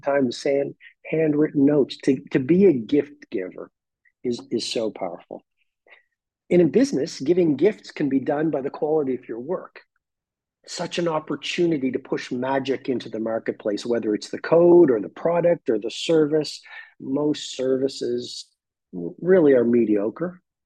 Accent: Port Hawkesbury, Nova Scotia, Canada; I was living in Port Hawkesbury, Cape Breton, Nova Scotia, my hometown.

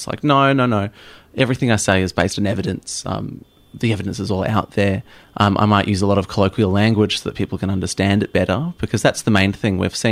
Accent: New Zealand; now in Melbourne, Australia; You can't tell people that I'm from New Zealand.

